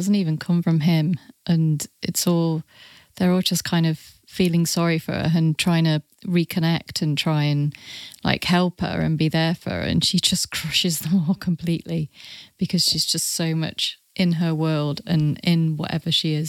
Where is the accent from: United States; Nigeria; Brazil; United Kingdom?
United Kingdom; Burton upon Trent, West Midlands